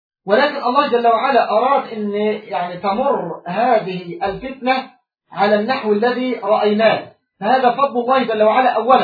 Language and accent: Arabic; Egypt; أو لو إن الدولة عندنا في مصر حسبت حسابات هذه المظاهرة صح